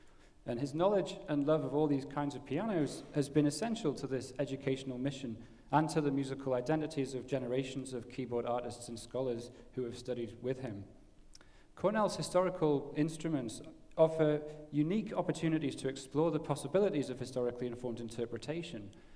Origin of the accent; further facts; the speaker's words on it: Newcastle, North East England, United Kingdom; As a boy growing up in Newcastle, England